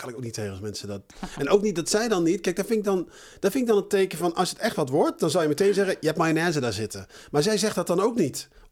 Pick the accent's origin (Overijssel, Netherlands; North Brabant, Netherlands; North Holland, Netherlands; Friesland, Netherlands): North Brabant, Netherlands; Ik kom ook uit Brabant.